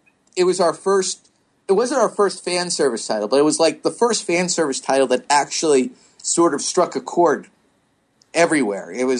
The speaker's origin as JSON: {"language": "English", "region": "New York", "country": "United States", "tie": "born or raised there", "said": "well, I grew up in New York. I have family in New York."}